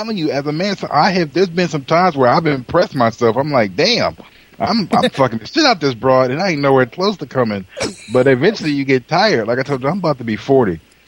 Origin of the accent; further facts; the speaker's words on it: Detroit, Michigan, United States; I'm from Detroit. You ain't blindfold me.